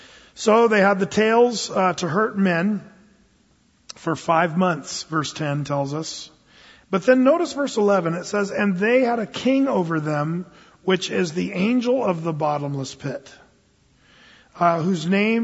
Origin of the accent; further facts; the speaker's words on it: Oregon, United States; When I grew up in Southern Oregon, you know, the summers are hot down there, but they get lots of large grasshoppers.